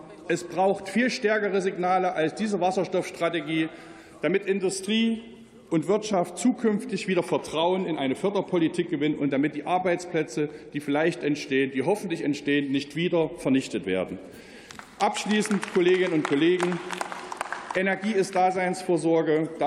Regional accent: Thuringia, Germany; Und nicht nur als Thüringer sage ich, Strom muss dort erzeugt werden, wo er verbraucht wird

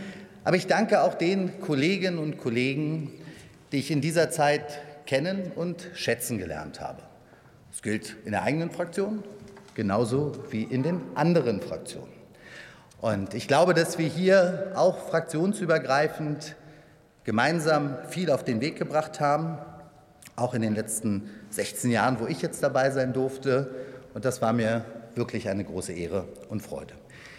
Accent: Berlin, Germany; Meine Heimatstadt Berlin hat Freiheitsgeschichte geschrieben.

